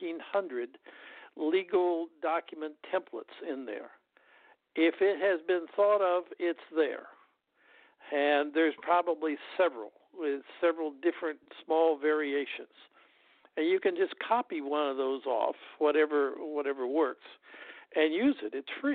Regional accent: Kansas, United States; the only reason they took me is because I was from Kansas, a Kansas farmer, and everybody else there was from New England pretty much and from wealthy people.

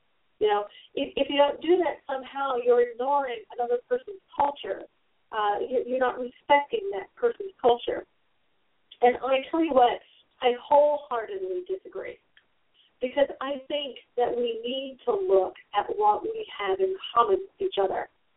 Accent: the South, United States; I grew up in the South, and I went to a school where we had black students and white students.

